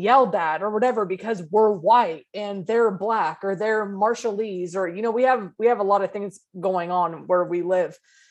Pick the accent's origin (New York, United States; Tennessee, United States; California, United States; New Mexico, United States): California, United States; Now I'm from California. If I'm in Oakland, I don't care who's walking down the fucking street.